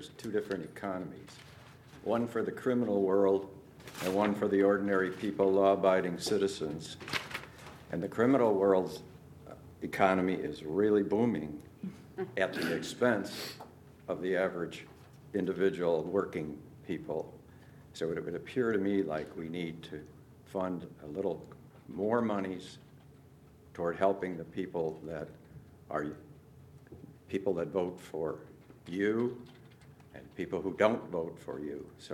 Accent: Henlopen Landing, Delaware, United States; I'm from Henlopen Landing.

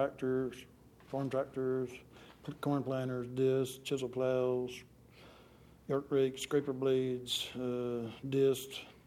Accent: Waste Neck, United States; born there; Well, I was born down Waste Neck, about 3 miles from where I presently live right now.

